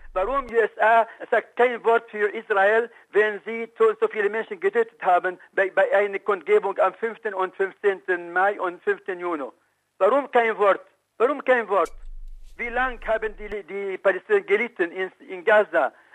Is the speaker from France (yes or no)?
no; Syria; German is a second language; ich bin nicht ein Mensch, der blind für Syrien ist, obwohl ich bin Syrer